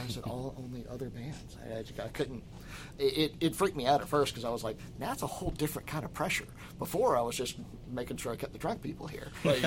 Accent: Georgia, United States; also born or lived in Tallahassee, Florida; I grew up in Georgia, but for the better part of my music career when I was down there, I lived in Tallahassee, Florida, college town, right?

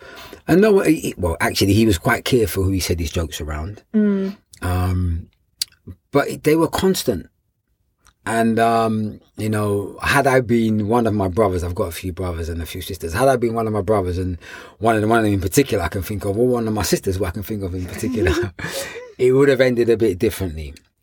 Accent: London, United Kingdom; I was born in London, Notting Hill. Yeah, I've always lived in London. I did spend a couple of months in America doing some work, but I've always lived in London. Yeah, London, England.

